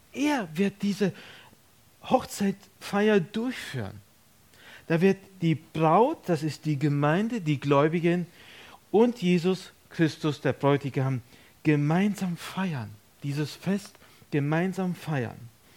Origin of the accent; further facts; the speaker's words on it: Villach, Carinthia, Austria; ich bin aus Villach, darf seit 20 Jahren schon in Kärnten sein.